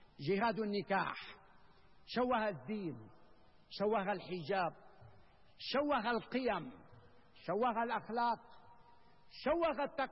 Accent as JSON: {"language": "Arabic", "country": "Syria", "said": "فعلينا نحن كسوريين، علينا يا سادة أن نصون شبابنا وفتياتنا"}